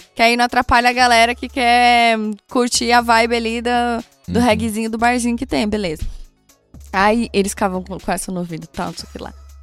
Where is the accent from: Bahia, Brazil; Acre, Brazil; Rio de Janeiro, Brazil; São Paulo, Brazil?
Rio de Janeiro, Brazil; e a gente é carioca, né, mano?